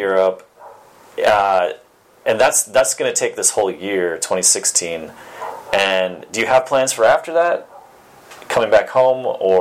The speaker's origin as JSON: {"language": "English", "country": "United States", "said": "at least being an American"}